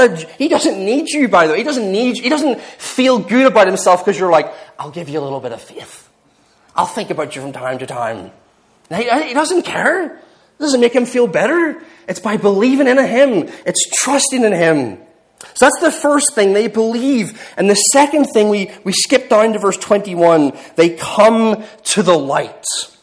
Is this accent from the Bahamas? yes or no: no; Ireland; a couple windows that, as an Irish person, very easy to get into.